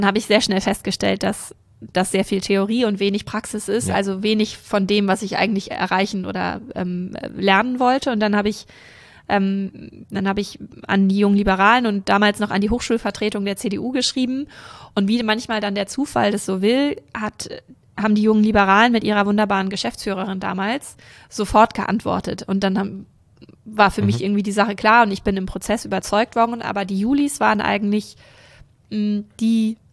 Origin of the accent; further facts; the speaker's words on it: Rendsburg, Schleswig-Holstein, Germany; born there; ich bin in Rendsburg geboren. Ja. Das ist die einzige Verbindung, die ich zu dieser schönen Stadt sonst habe.